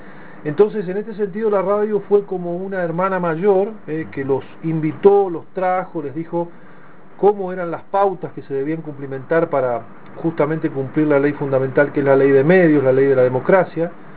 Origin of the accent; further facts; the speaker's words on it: Argentina; más allá de que somos Argentina